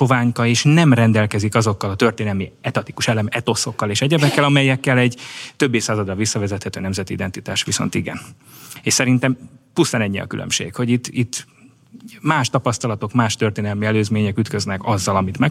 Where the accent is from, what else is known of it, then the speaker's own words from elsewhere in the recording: Hungary; ami között csak mi teszünk különbséget magyarként macedón és makedón között